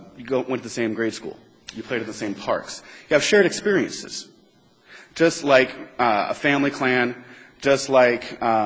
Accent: Berkeley, California, United States; now in Phoenix, United States; I am from Berkeley, California. I was born and married student housing at UC Berkeley. I now live in Phoenix, Arizona, specifically the Estrella Village of Phoenix, Arizona.

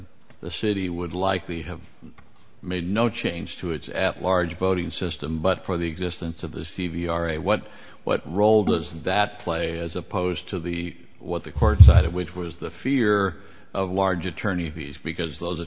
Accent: California, United States; I'm a Californian.

